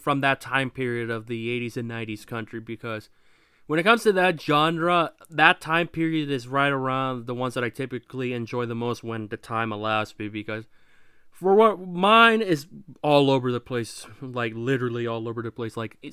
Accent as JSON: {"language": "English", "region": "Washington", "country": "United States", "said": "I guess where I'm from in Washington, there's two Lakewoods"}